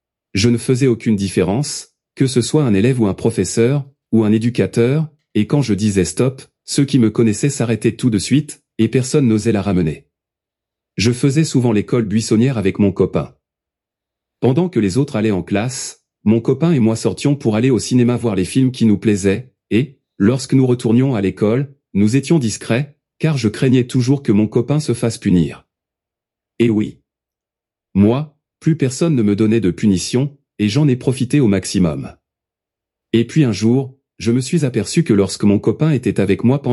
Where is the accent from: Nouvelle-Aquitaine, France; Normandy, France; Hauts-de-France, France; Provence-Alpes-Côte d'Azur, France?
Provence-Alpes-Côte d'Azur, France; Gap; born there; je suis née à Gap dans les Hautes-Alpes en France. J'ai eu une enfance difficile.